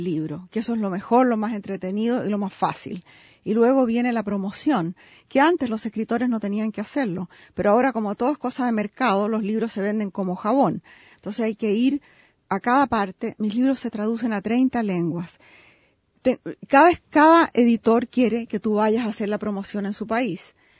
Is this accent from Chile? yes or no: yes; Chile; Yo me siento profundamente chilena, a pesar de que cuando voy a Chile a la semana ya me siento extranjera